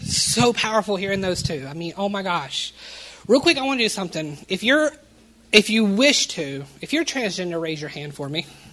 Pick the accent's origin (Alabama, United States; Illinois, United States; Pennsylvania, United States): Alabama, United States; I was raised here in the Deep South in Alabama, but I was raised near Mobile, Alabama, about 30 miles outside of it, middle of nowhere. A little rinky-dink town that was falling apart, but it was just your Americana-type town.